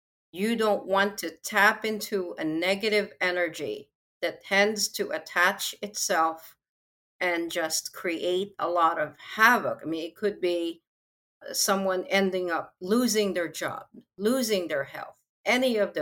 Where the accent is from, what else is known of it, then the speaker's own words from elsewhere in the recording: Philippines; since I'm from the Philippines where this all started